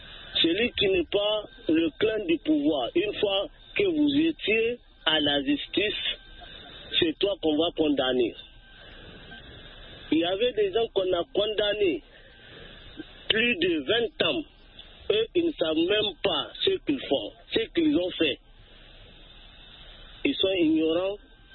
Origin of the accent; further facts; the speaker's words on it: Niger; Non, je suis du Niger.